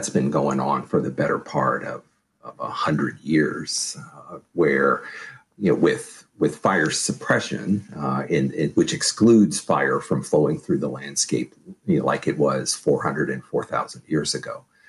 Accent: Virginia, United States; I grew up in Virginia, and those forests are beautiful in the foothills of the Blue Ridge Mountains.

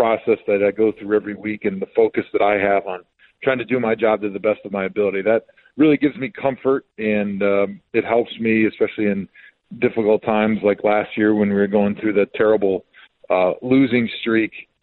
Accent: Wisconsin, United States; Typically, Green Bay was one of the spots, being that I was from Wisconsin

